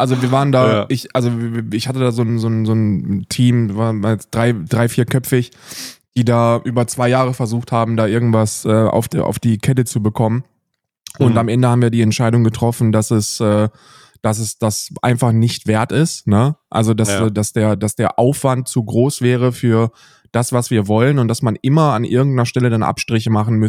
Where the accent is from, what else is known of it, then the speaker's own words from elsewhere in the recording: Ireland; als Ire kann ich dir sagen